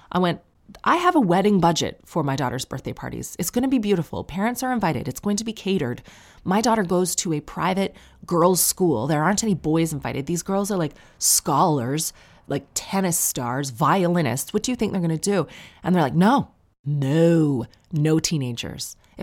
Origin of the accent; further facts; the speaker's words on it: Sarnia, Ontario, Canada; growing up in Sarnia, I felt welcome everywhere.